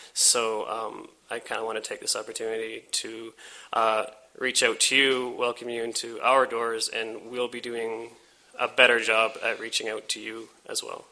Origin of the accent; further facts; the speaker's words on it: Ontario, Canada; now in Halifax, Canada; I live just on the other side of that Yonge Street barrier in Hyderstone. I'm not from Halifax, I'm actually from Ontario